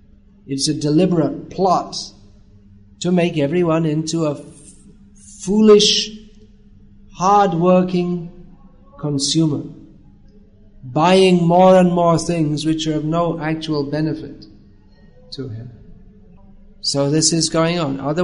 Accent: England, United Kingdom; I'm from England.

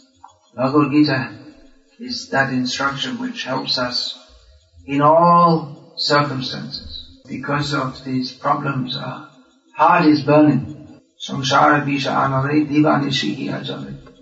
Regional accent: England, United Kingdom; born there; I was born in England, so they call it the English Channel.

